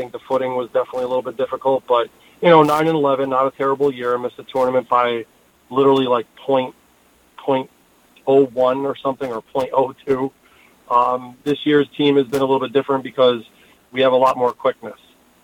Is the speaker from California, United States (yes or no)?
no; Massachusetts, United States; I'm originally from Western Mass.